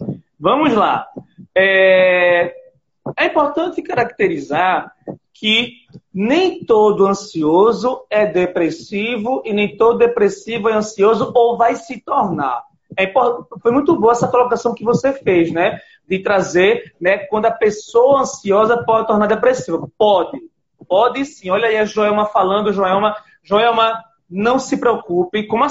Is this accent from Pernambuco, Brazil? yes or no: yes; Pernambuco, Brazil; eu sou nordestino, tá? Pernambucano, eu sou do interior de Pernambuco, então a gente do gente, a gente fala assim na gíria nordestina, tá?